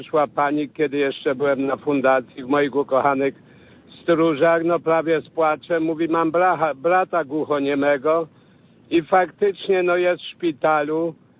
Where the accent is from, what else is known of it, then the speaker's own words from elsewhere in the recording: Poland; jako senator, jako góral